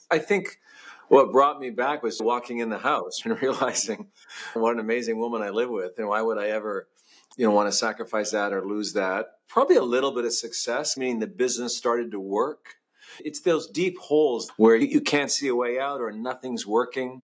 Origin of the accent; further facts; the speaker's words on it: England, United Kingdom; now in United States; First, you need to know I'm Canadian and grew up in England and Great Britain.